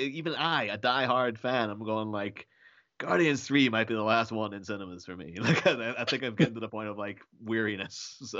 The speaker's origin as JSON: {"language": "English", "country": "Ireland", "said": "I'm Irish. I have an Irish passport."}